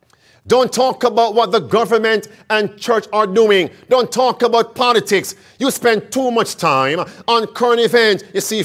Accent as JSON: {"language": "English", "country": "Jamaica", "tie": "born or raised there", "said": "You see, friends, growing up in Jamaica, the Rastafarians and those who were somewhat traditional and those who were somewhat Protestants, they were against the government"}